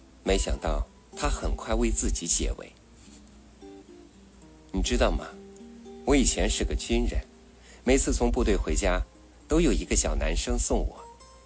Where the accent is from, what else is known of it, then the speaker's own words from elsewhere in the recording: China; now in Taiwan; 司机很健谈，但显然没有听出我是大陆人